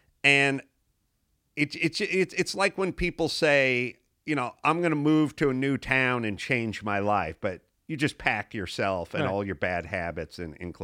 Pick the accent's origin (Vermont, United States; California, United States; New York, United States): California, United States; North Hollywood; No, I grew up in North Hollywood, but it was a, you know, million miles away from Hollywood.